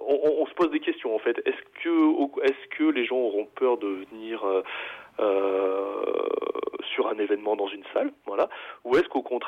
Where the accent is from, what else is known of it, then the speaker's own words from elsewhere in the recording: Auvergne-Rhône-Alpes, France; je suis pas natif d'ici en fait, moi je suis natif de la Drôme